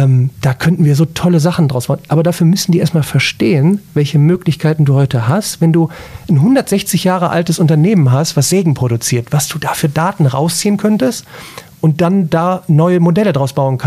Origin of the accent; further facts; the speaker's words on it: North Rhine-Westphalia, Germany; ich komme aus Remscheid-Solingen-Wuppertal